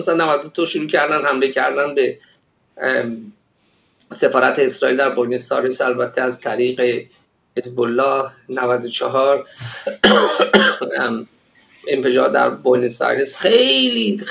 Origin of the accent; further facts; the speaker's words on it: Iran; now in Israel; من این مسئله رو دارم از سال 2005 در اسرائیل رصد میکنم به عنوان یک ایرانی.